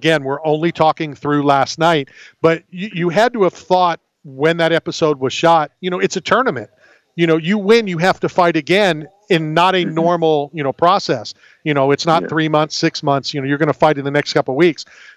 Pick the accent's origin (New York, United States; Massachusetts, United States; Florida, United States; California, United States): Florida, United States; St. Petersburg; And, you know, I grew up in St. Pete. It would typically rain like 15 minutes before we got out of school.